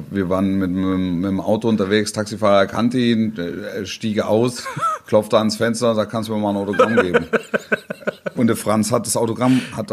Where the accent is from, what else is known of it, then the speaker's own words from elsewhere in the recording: Baden-Württemberg, Germany; ich bin ja in der Nähe von Stuttgart aufgewachsen.